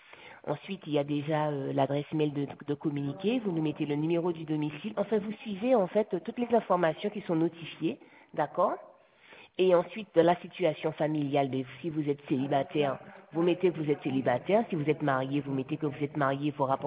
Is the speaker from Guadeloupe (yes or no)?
yes; Guadeloupe; born there; moi, je suis né en Guadeloupe, donc je mets 97, 120, 97.1, et à commune de naissance, je mets Pointe-à-Pitre.